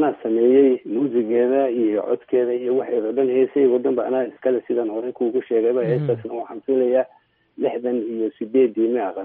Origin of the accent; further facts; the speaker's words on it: Mogadishu, Banaadir, Somalia; moved away; also born or lived in Beledweyne; aan ku soo barbaaray xamar iyo nawaaxiisa sida janaale